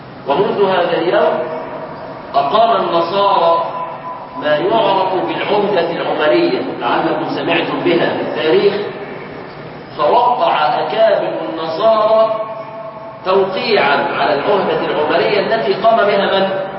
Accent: Egypt; في بلادنا مصر

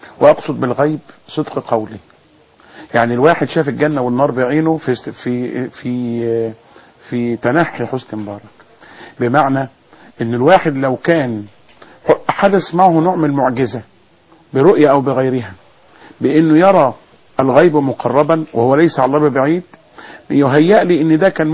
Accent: Egypt; احنا عندنا في مصر

